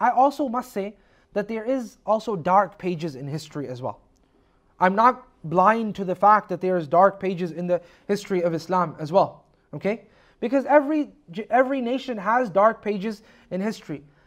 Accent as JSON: {"language": "English", "country": "Canada", "said": "I come from a Western country, I come from Canada, right?"}